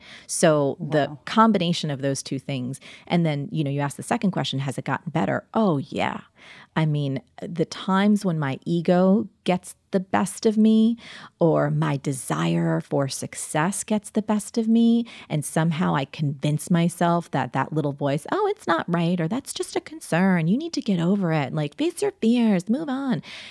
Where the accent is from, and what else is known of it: New Jersey, United States; born or raised there